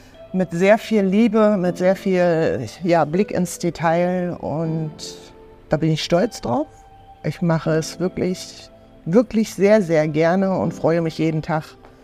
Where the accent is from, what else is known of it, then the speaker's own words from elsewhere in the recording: Rostock, Mecklenburg-Vorpommern, Germany; born there; gebürtige Rostockerin